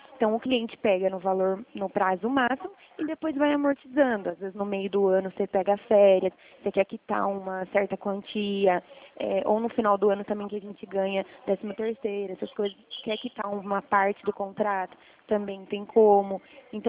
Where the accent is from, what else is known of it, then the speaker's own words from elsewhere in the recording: Araras, São Paulo, Brazil; Eu sou da cidade de Araras.